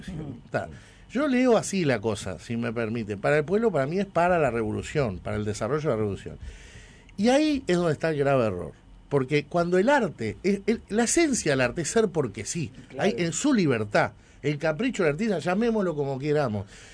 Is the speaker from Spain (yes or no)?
no; Uruguay; Soy uruguayo.